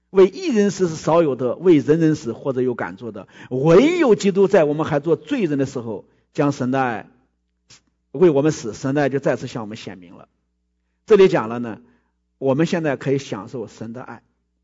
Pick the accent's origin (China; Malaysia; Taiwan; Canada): China; now in United States; 我们中国人是一个拜兽的民族